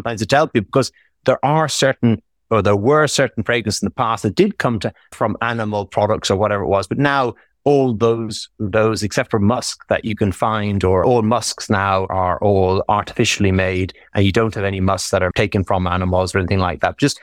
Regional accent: Ireland; because I'm Irish and Clara came to Ireland

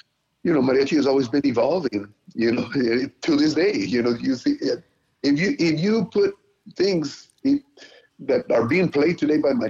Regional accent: United States; I didn't understand it because I was raised here in the States, you know.

